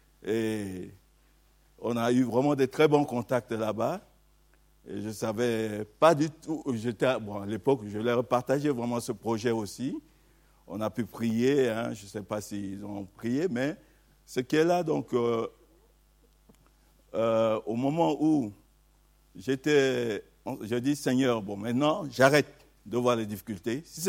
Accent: Montpellier, Occitanie, France; on vient de Montpellier, comme vous le savez.

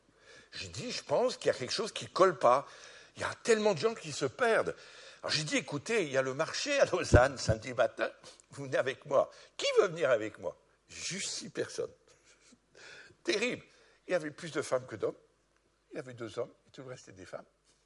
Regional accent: France; Je suis français, je vous promets, je vous l'ai dit, je suis français.

